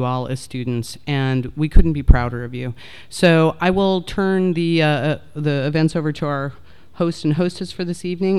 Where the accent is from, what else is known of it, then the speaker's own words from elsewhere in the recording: Nebraska, United States; but I am from Nebraska.